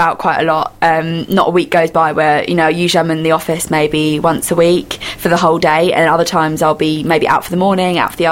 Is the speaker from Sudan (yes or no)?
no; Scotland, United Kingdom; I took highers because I grew up in Scotland, which is the sort of A-level equivalent. Grew up in Scotland